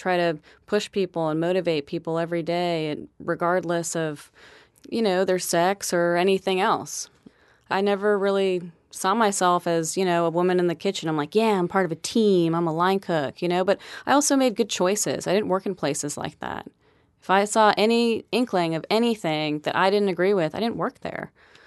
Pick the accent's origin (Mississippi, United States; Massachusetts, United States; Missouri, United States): Massachusetts, United States; I moved down from Boston. Spent junior high and high school in Massachusetts. My father was in the military, so we moved around a bit when I was growing up.